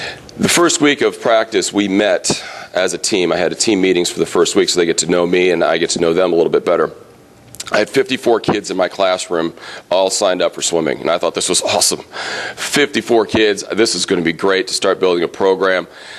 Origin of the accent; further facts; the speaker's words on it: Grand Haven, Michigan, United States; And I come from West Michigan originally, as Dana mentioned, which I came from Grand Haven first